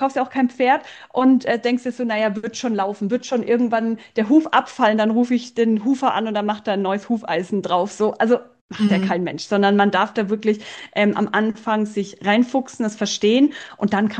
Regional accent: Germany; Ich selbst bin aus Deutschland.

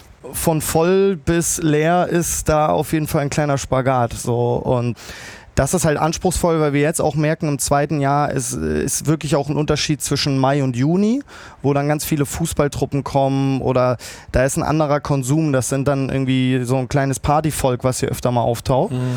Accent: Fulda, Hesse, Germany; weil ich in Fulda, meiner Heimatstadt, einen Beachclub auf einem Parkdeck eröffnen wollte

